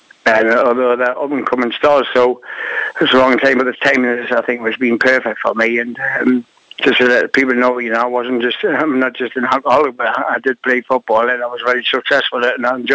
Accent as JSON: {"language": "English", "town": "Gateshead", "region": "North East England", "country": "United Kingdom", "tie": "born or raised there", "said": "playing for my hometown, mm-hmm. you know, it was unbelievable."}